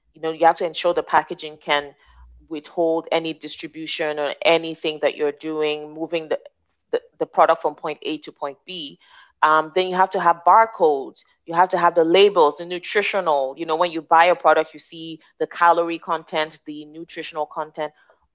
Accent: Nigeria; because as a Nigerian and African, going to mainstream grocery stores

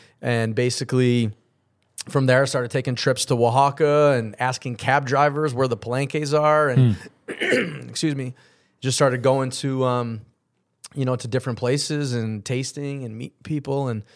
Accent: Syracuse, New York, United States; moved away as an adult; now in Los Angeles, United States; I'm from Syracuse originally, so I went to Liverpool High School. I moved out to Los Angeles 15 years ago. Wanted to escape the winters.

